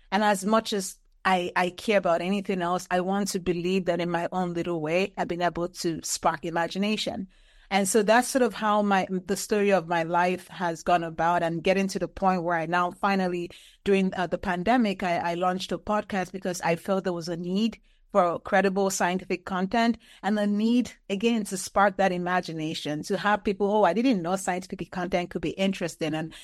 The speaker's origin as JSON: {"language": "English", "town": "Enugu", "region": "Enugu State", "country": "Nigeria", "tie": "born there", "said": "So I was born in Nigeria in a small town called Enugu."}